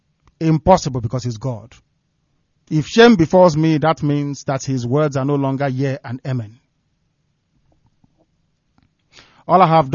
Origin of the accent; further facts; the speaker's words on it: Abia, Nigeria; I come from Isiama Faruku Ibeku. That's where I come from. That is the land of my ancestors.